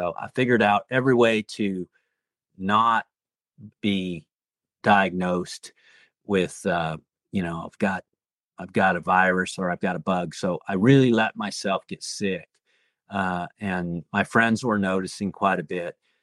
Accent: United Kingdom; accent: British; at the end of the day, I'm never going to get hired for my British accent, am I?

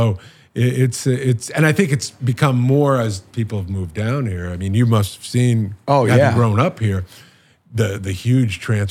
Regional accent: New York City, New York, United States; also born or lived in Los Angeles; I grew up in New York City and then I spent years in LA.

